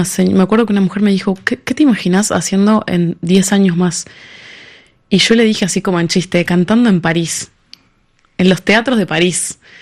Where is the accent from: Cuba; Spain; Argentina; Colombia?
Argentina; Buenos Aires; yendo a mi casa. O sea, estoy yendo a Buenos Aires. La primera vez en mi vida que no me iba.